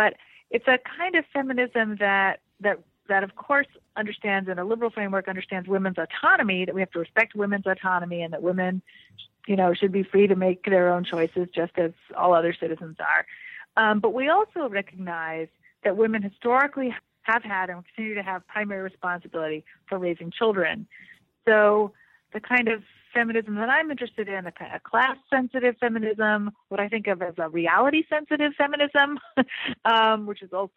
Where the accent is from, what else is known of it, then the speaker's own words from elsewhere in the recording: Vermont, United States; I'm from Vermont.